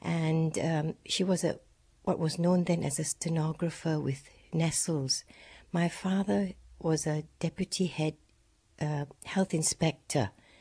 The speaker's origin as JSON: {"language": "English", "country": "Singapore", "tie": "born or raised there", "said": "I come from Singapore, was born in Singapore in 1942, February. My father's father is Scottish. My father's mother is Japanese."}